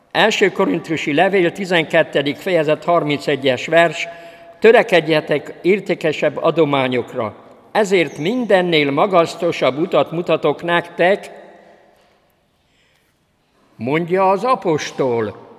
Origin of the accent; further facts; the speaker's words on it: Nagykanizsa, Zala, Hungary; born there; Elmentem Nagykanizsára, a nagykanizsai születésű vagyok